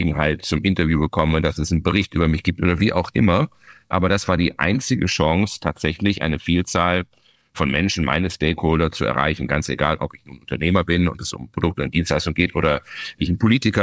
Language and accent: German; Bielefeld, North Rhine-Westphalia, Germany; meine Heimatstadt Bielefeld